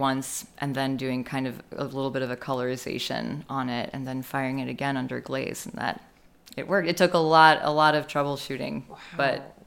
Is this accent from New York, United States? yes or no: no; Chicago, Illinois, United States; now in St. Louis, United States; So I'm from Chicago, and I love a street map, love a grid. Moving to St. Louis, no, it's amazing because it's hilly.